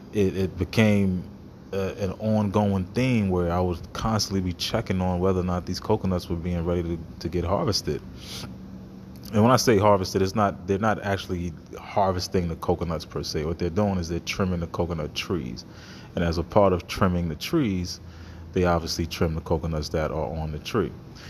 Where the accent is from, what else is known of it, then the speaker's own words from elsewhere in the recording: St. Lucia; being an island kid, you know, my father being Trinidadian, I grow up in St. Lucia